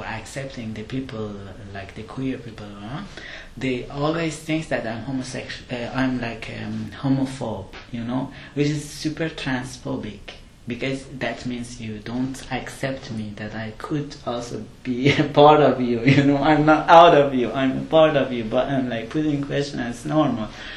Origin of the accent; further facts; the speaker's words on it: Iran; I'm also from the south of Iran, which is like very close to the to Iran.